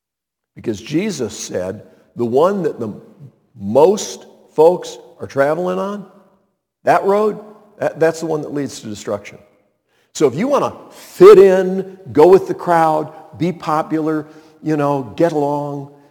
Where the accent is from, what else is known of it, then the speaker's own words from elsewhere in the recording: North Carolina, United States; I grew up near the Continental Divide in Western Carolina.